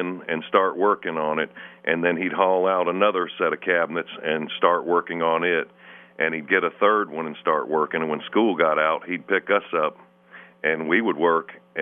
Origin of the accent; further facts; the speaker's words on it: Venice, Florida, United States; moved away as an adult; also born or lived in Far Rockaway, United States; I'm from Venice, Florida, where I grew up. My parents, they lived in New York, and I was born in Far Rockaway, and in 1964, they moved to Venice, Florida, and I was just a small child.